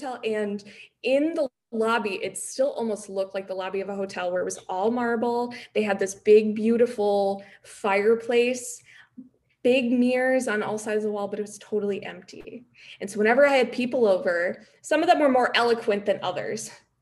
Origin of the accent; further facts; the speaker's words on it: Chicago, Illinois, United States; So as a Chicagoan, you'll probably know, the north side where I live in Lincoln Park around here, we had a ton of history.